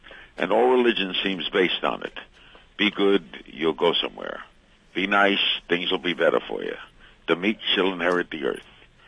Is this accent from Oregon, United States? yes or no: no; Brooklyn, New York, United States; moved away as an adult; now in Miami, United States; I grew up in Brooklyn. I worshiped the Dodgers. I left in 1957 to go down to Miami to break into radio.